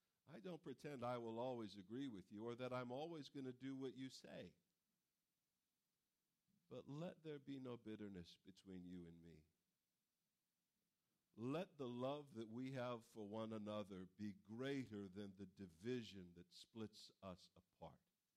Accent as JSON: {"language": "English", "country": "United States", "said": "I'm an American. I don't submit to nobody."}